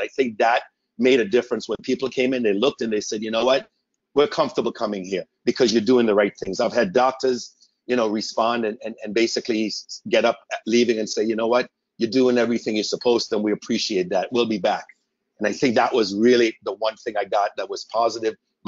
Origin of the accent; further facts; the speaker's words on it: Trinidad & Tobago; Well, I was born in Trinidad.